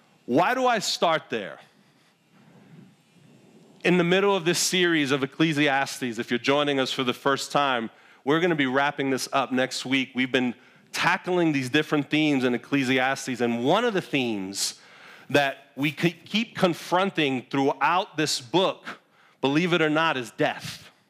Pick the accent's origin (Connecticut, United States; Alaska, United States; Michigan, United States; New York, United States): New York, United States; because I grew up in Brooklyn, in Sunset Park, Brooklyn, that is a Cartesian grid